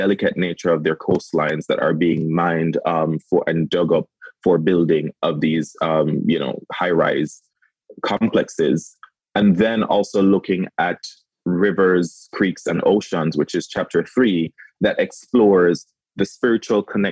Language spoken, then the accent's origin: English; Jamaica; you know, she told me, of course, me being Jamaican, I wasn't, there's a lot about African-American history and just American history that I was still new to me.